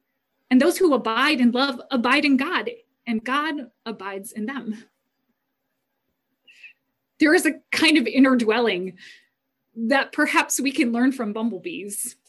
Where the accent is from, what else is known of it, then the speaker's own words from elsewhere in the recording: Manassas, Virginia, United States; I don't describe myself as abiding on Mars Street or that I grew up abiding in Manassas, Virginia.